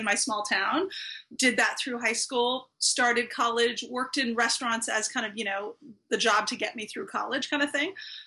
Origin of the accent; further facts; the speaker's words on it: California, United States; now in Los Angeles, United States; So I'm from Northern California. I am a Northern California girl through and through, but I grew up north of San Francisco in Sonoma County, and then moved down to LA to finish college and have been here really, really ever since